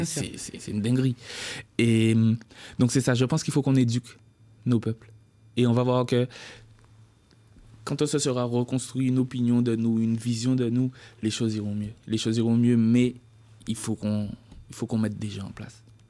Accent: Guadeloupe; moi, je suis de ceux qui disent que je suis un Guadeloupéen à part entière.

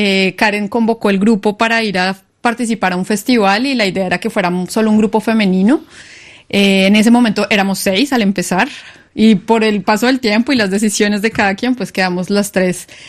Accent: Bogotá, Bogotá Capital District, Colombia; Nosotras somos de Bogotá, que es el centro del país

